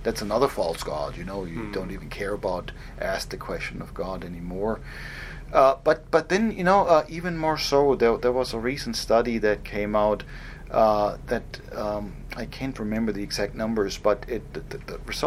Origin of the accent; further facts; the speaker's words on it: Germany; now in United States; this reminds me of growing up in Germany, you know, a few decades ago